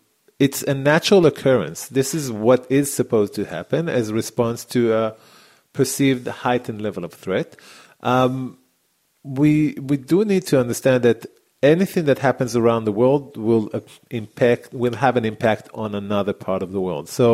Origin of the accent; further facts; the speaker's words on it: Israel; English is a second language; Okay, I grew up in Israel at the age of 18, just like anyone else.